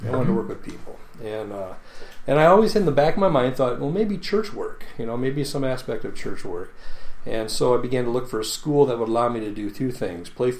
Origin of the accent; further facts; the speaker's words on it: Waterloo, Iowa, United States; Omaha, Nebraska, here on South Dakota, and now kind of back home because I grew up in Waterloo.